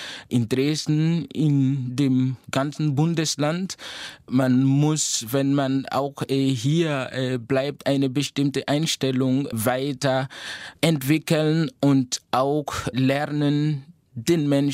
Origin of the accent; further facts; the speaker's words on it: Burkina Faso; first language Mooré; German is a second language; Es gibt auch Lieder, die aus Französisch, Deutsch und Moré, meiner Muttersprache, bestehen.